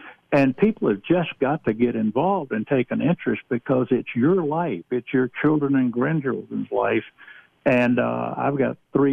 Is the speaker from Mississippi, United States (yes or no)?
no; Georgia, United States; I come from the Deep South. I'm originally from Georgia.